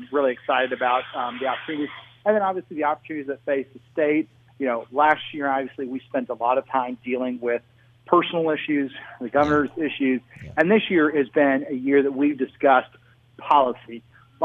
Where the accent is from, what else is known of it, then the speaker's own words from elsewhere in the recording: Springfield, Missouri, United States; So I am from Springfield, Missouri